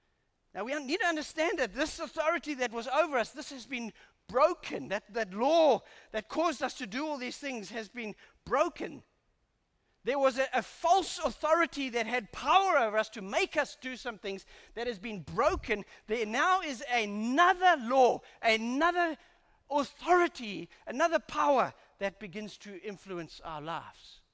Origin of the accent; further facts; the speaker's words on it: United Kingdom; I'm European and I'm British, if you want to call it that.